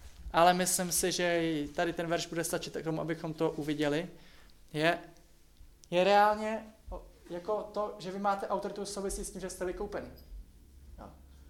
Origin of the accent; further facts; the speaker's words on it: Liberec, Liberec Region, Czechia; mu říkám, jsem z Liberce. Původně